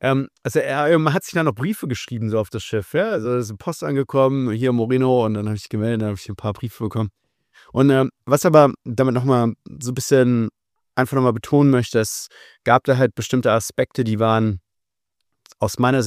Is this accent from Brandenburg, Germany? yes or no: no; Hesse, Germany; Ich bin in der Nähe von Kassel aufgewachsen, bei VW. Alle wollten immer, ein Drittel der Stadt war komplett VW.